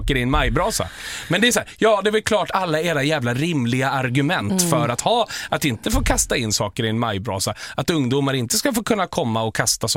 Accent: Uppsala, Uppsala County, Sweden; Ja, jag är från Uppsala, så det är ju vår nationalsång.

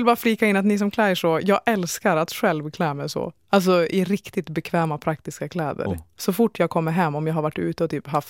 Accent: Växjö, Kronoberg County, Sweden; moved away as an adult; now in Stockholm, Sweden; Är en smålänning från Växjö som flyttade till Stockholm för 4 år sedan. Alla stockholmare säger att jag pratar skånska.

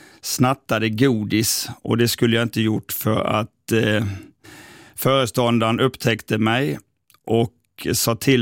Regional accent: Halmstad, Halland County, Sweden; Jag är uppväxt på Vallås i utkanten av Halmstad. Och i Halmstad bor jag än idag.

